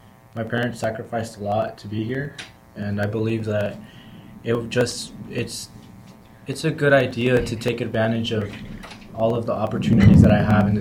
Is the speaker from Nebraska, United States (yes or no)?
yes; South Sioux City, Nebraska, United States; I'm a freshman here at Morningside, and I'm from South Sioux City. That's right here in the community.